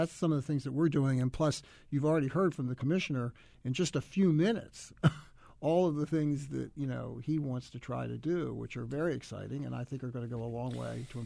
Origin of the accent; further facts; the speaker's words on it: Baltimore, Maryland, United States; I mean, I grew up in Baltimore.